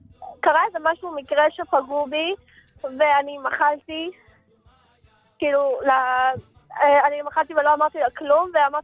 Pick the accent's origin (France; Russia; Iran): Iran; now in Israel; בעיקרון אני עולה מאיראן.